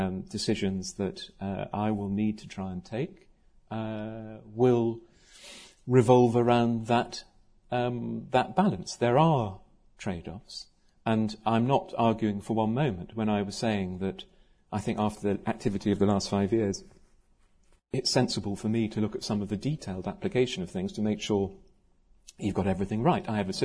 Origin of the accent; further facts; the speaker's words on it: United Kingdom; the novelty value of being a Brit in the EU, it's okay.